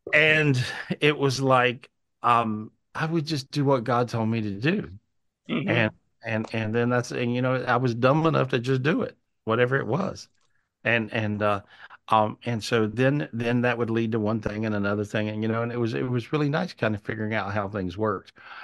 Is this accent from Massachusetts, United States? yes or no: no; North Carolina, United States; And so this is sort of what it was like growing up in North Carolina in those days.